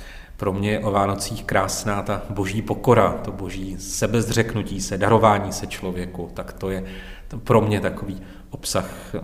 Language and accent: Czech; Staňkov, Plzeň Region, Czechia; u nás ve Staňkově, pocházím ze Staňkova.